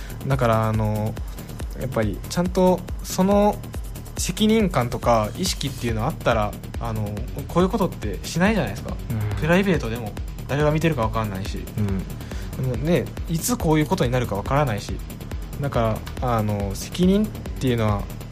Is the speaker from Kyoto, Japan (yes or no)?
yes; Maizuru, Kyoto, Japan; 舞鶴好きだなって正直心の底から言える状況じゃない、胸張って舞鶴出身ですっていう風に周りの人に言える状況じゃないじゃないですか